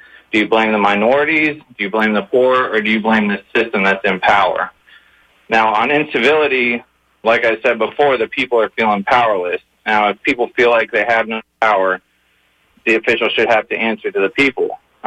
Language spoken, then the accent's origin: English; St. Petersburg, Florida, United States; I'm from St. Pete.